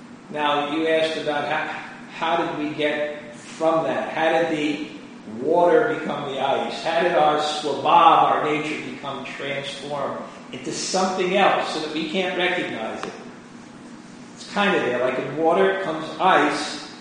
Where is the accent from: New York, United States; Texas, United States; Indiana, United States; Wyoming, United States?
New York, United States; Brooklyn; I grew up in Brooklyn.